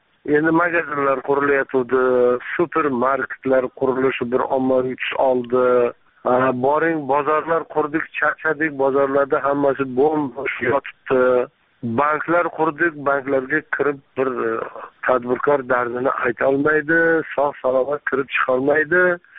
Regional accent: Mirzachul, Jizzakh Region, Uzbekistan; also born or lived in Malguzar mountains; Mirzacho'lga ko'chib kelganmiz. Jizzax viloyatini tog'li rayonlaridan, Malguzor tog'i etaklaridan ommaviy ko'chirma degan ommaviy safarbarlik bilan cho'lga ko'chib kelganmiz. Men shunda Mirzacho'lda 1-sinfga o'qishga borganman

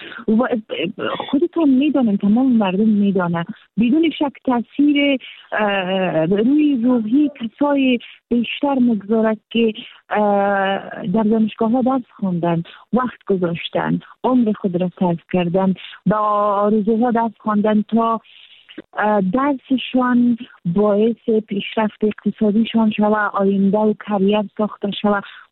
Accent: Afghanistan; ما زن هستیم، ما در جامعه افغانستان به دنیا آمدیم، بزرگ شدیم

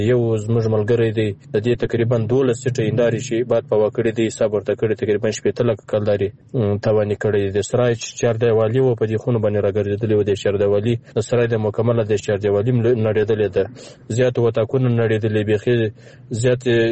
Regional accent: Bakwa, Farah, Afghanistan; زه چې خپل د فراه ولایت یم، د بکوا ولسوالۍ.

